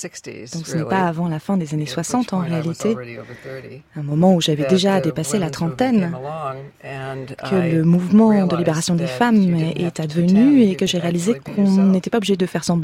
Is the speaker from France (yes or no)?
no; United States; je ne savais pas comment le reste du monde vivait en tant qu'Américaine.